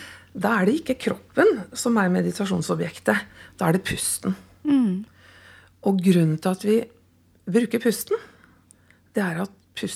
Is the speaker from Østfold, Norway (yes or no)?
yes; Sarpsborg, Østfold, Norway; now in Oslo, Norway; kanskje det skjer litt senere i Oslo enn det gjorde når jeg vokste opp i Sarpsborg, og da flyttet vi hjemmefra ganske tidlig.